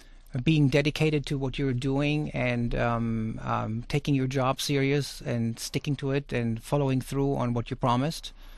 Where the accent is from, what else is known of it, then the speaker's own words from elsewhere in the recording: Giessen, Hesse, Germany; So I grew up in a town called Gießen, which is about 40 miles north of Frankfurt.